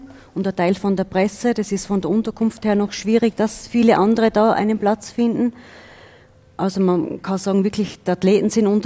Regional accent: Styria, Austria; accent: Styrian; now in Switzerland; Genau, also ich bin mit dem Dialekt von der Steiermark gekommen, habe also Schweizerdeutsch, Schweizerdeutsch nicht erlernt.

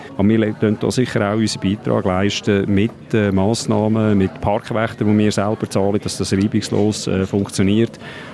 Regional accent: Lucerne, Switzerland; dann tut man sich als Einheimischer, als Luzerner, einem vielleicht auch kurz mal ärgern

